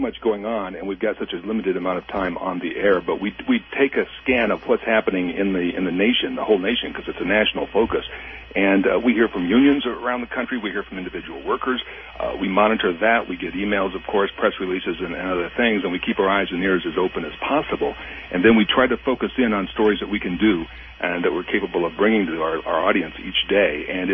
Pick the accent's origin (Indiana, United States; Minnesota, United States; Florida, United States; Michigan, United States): Michigan, United States; Flint; I grew up in Michigan. I came to Michigan when I was in second grade with my family.